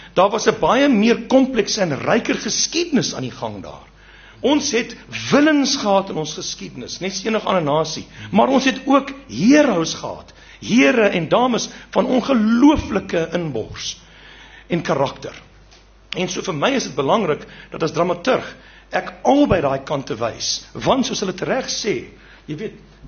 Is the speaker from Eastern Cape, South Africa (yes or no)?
yes; Eastern Cape, South Africa; ek kom van die Ooskaap, waar ek groot geword